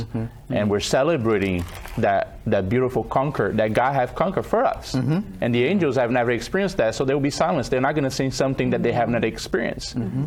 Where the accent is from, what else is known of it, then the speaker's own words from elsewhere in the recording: Brazil; I'm originally from Brazil, and recently Brazil and our church, they changed the hymnal.